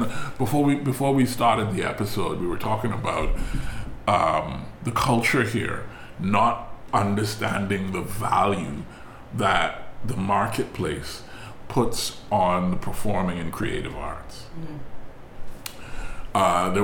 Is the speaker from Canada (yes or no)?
no; Bahamas; Because we don't live in the Bahamas. We live in the world. We're from the Bahamas.